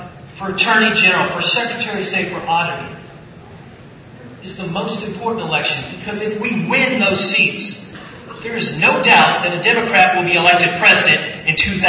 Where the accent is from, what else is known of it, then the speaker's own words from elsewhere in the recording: Ohio, United States; I come from Ottawa County. I am the last Democratic legislator left in 29 counties in northwest Ohio outside the city of Toledo.